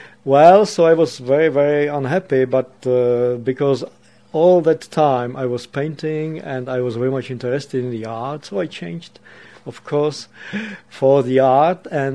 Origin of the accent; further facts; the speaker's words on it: Prague, Czechia; English is a second language; Okay, so I was born in Europe, in former Czechoslovakia, before the beginning of the World War II. And I was born in Prague, the capital of Bohemia, which is my native city. And I've been living there almost all my life.